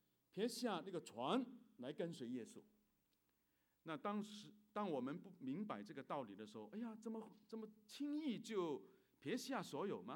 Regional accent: China; 那等于我们中国人所以我们中国我们都是有一种为爱国的精那个热血对不对？

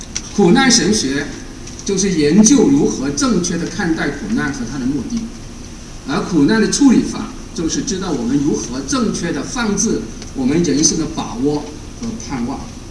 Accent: Canada; 其实包括我们加拿大人，

